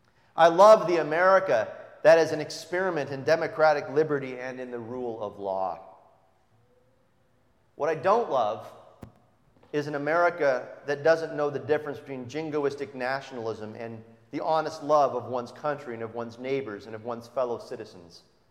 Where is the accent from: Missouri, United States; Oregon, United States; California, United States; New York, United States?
California, United States; Mendocino; as many of you know, I grew up in Mendocino.